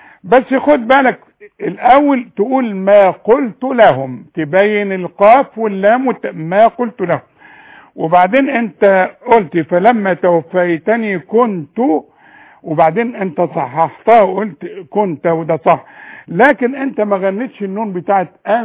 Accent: Sharqia Governorate, Egypt; انا بحب الشرقية لان انا شرقاوي

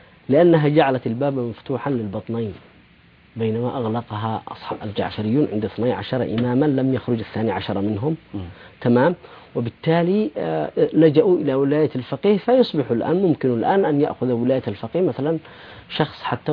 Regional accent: Yemen; نحن عندنا في اليمن، رمنا في اليمن

